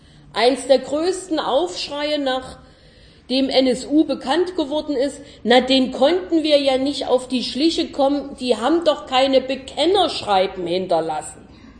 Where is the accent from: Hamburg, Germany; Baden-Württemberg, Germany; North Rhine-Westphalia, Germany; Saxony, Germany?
Saxony, Germany; Ich komme aus Sachsen und kann sagen, wir hatten es gut 2000.